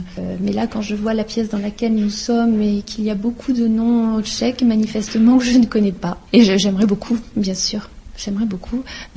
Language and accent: French; France; je suis française